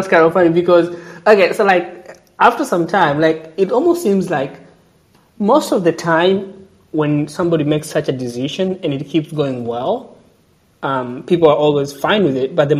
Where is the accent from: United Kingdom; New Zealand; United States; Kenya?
Kenya; even for me as a Kenyan, I'll be like, wow, you know, that takes a lot of guts.